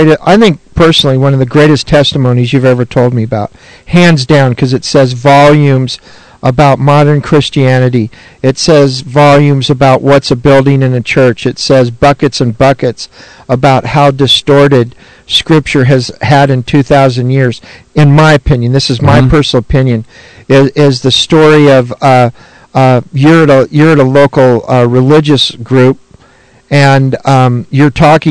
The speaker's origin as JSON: {"language": "English", "town": "Birmingham", "region": "Alabama", "country": "United States", "said": "We are from Birmingham, Alabama, and we are actually in Tulsa this week visiting."}